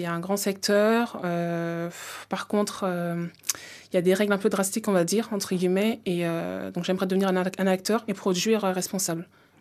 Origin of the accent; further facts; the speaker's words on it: Mali; la production se fait au Mali, dans mon pays d'origine.